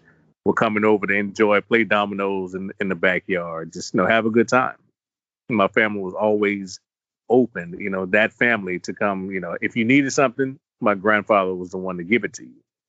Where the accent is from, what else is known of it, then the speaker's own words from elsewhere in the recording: the South, United States; growing up in the South, we had our parents, grandparents